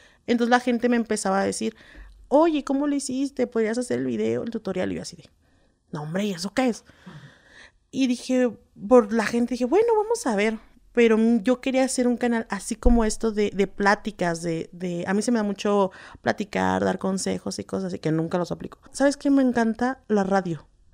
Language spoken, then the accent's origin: Spanish; Ciudad Nezahualcóyotl, State of Mexico, Mexico; yo tengo 32 años, soy de Ciudad Nezahualcóyotl, Estado de México